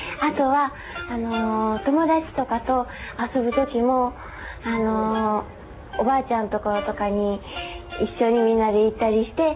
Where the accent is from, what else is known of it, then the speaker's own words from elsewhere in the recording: Kyoto, Japan; 私は京都出身なんですけど、